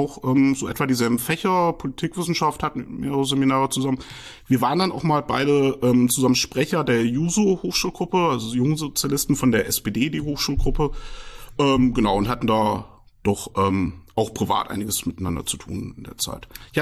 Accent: Fulda, Hesse, Germany; Ja, ich bin in Fulda geboren, war dann auch bis zum Abi und Zivildienst so etwa 2004 hier in Fulda sesshaft.

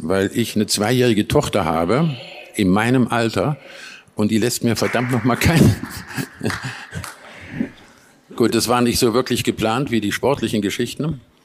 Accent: East Germany, Germany; born there; moved away; Bin in der ehemaligen DDR geboren. Kurz vor Mauerfall sind wir abgehauen, ja.

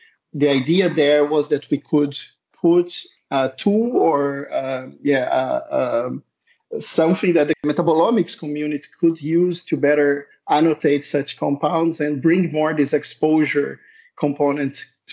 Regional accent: Brazil; English is a second language; So I'm originally from Brazil, where I did a big part of my studies.

